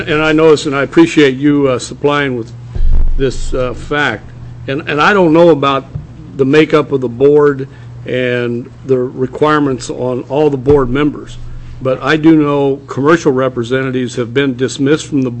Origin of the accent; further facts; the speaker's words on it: Alaska, United States; First one, I'm from Cook Inlet area